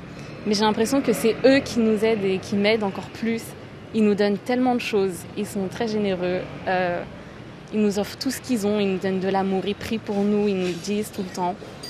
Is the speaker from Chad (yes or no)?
no; France; born there; j'ai 22 ans. Je suis née en France, mais mes parents viennent de Turquie. Ils sont chaldéens, donc j'ai grandi dans la foi chrétienne, catholique et surtout dans le rite oriental.